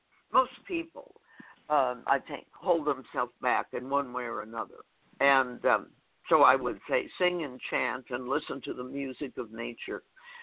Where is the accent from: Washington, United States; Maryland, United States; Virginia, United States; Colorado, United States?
Washington, United States; Seattle; also born or lived in Beverly Hills; I've been raised on water my whole life. I was born in Seattle and lived on Lake Washington for many years and then moved down to Beverly Hills where my mother's family was from.